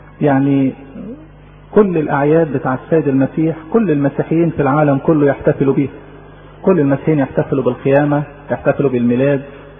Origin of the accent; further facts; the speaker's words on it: Egypt; انما في الحقيقة المفروض احنا كمصريين العيد دوت بالذات يبقى له كده مذاق وطعم خاص بالنسبة لنا